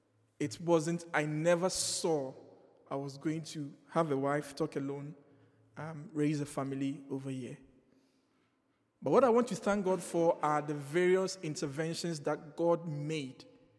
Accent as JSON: {"language": "English", "country": "Ghana", "said": "I am a very patriotic Ghanaian and an African at large. I believe I could make it in my home country."}